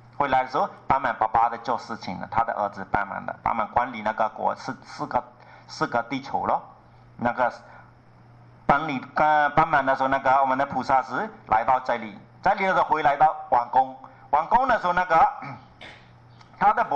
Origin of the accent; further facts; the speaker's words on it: Myanmar; Chinese is a second language; 我们缅甸人跟你们这个差别，你们是执着很紧